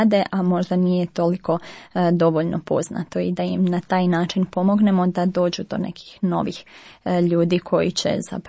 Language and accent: Croatian; Croatia; mi smo evo Hrvati kao marijanski narod